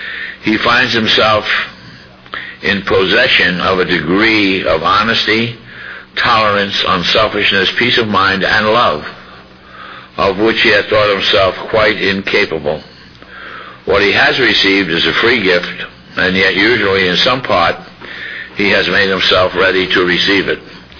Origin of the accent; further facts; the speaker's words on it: Ireland; I didn't get any taller. I'm still Irish.